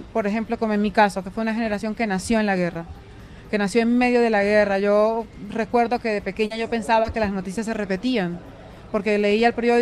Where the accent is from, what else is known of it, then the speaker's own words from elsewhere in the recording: Barranquilla, Atlántico, Colombia; Yo soy de Barranquilla.